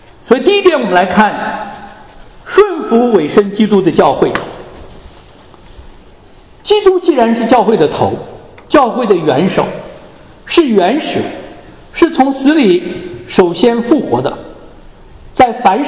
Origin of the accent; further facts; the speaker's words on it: China; 我经常讲，我们中国人，我们喜欢选择一个好的学区